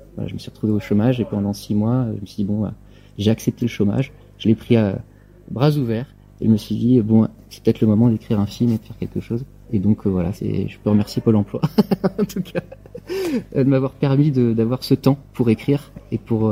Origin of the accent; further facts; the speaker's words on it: Auxerre, Bourgogne-Franche-Comté, France; now in Nemours, France; Et sinon j'ai grandi à Auxerre, dans l'Yonne, voilà, dans un petit village juste à côté d'Auxerre.